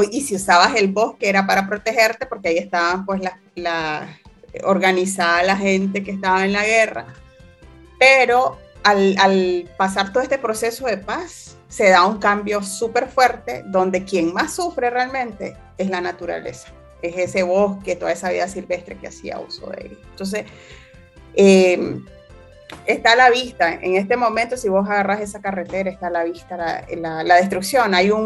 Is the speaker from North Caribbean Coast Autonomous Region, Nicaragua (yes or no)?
yes; North Caribbean Coast Autonomous Region, Nicaragua; cuando yo era pequeña, vivía en Guaguabar.